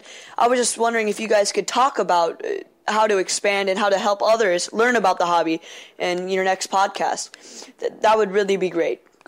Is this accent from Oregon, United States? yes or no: yes; Hillsboro, Oregon, United States; I'm from Hillsboro, Oregon.